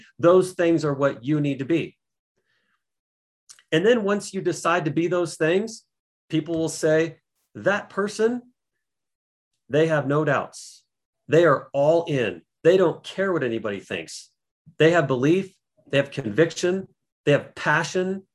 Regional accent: Colorado, United States; I say all the way because we're from Colorado.

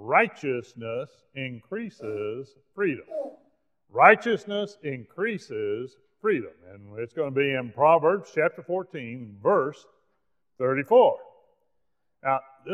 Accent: United States; I'm an old-fashioned, red-blooded, flag-waving American. And I thank God that I am an American.

